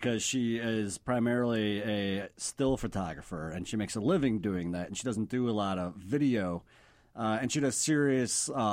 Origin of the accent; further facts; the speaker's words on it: Illinois, United States; Yeah, we're both from the West Burbs. We went to middle school and high school together and stuff.